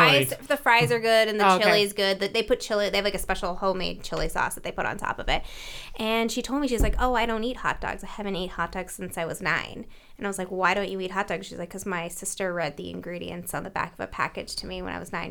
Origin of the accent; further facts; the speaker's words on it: Warren, Ohio, United States; Yes, I'm from Northeast Ohio. Northeast? Small area called Warren.